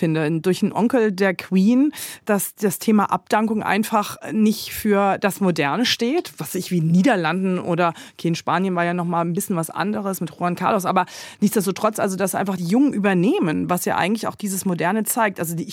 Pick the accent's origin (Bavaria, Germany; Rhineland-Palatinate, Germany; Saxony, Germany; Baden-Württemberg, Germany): Rhineland-Palatinate, Germany; Kaiserslautern; nee, ich komme ja aus Kaiserslautern, bin dort aufgewachsen.